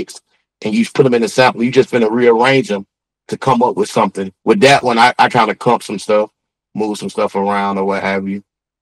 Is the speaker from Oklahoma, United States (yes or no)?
no; Atlanta, Georgia, United States; And then like, I'm from Atlanta